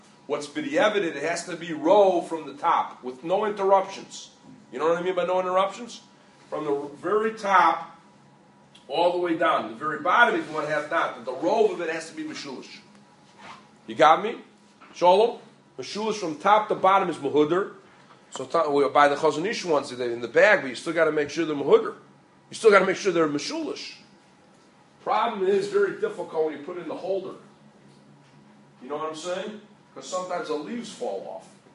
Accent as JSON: {"language": "English", "town": "Peoria", "region": "Illinois", "country": "United States", "tie": "born or raised there", "said": "I remember as a kid growing up in Peoria"}